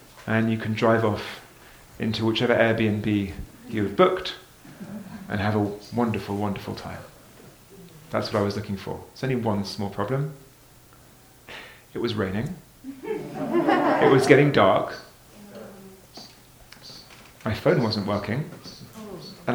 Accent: United Kingdom; I'm British, so you don't ever say, yes, I'm really hungry

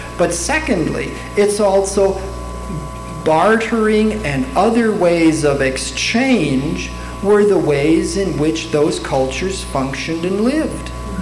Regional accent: Frankenmuth, Michigan, United States; no, I'm from Michigan.

